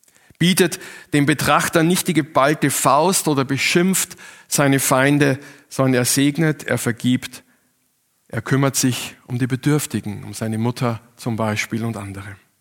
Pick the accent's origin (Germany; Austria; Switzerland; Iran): Austria; ich komme aus Österreich und in Österreich ist Karfreitag kein Feiertag